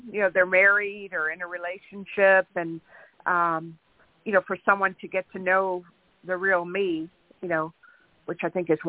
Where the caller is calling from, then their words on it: Santa Barbara, California, United States; I'm calling in from California.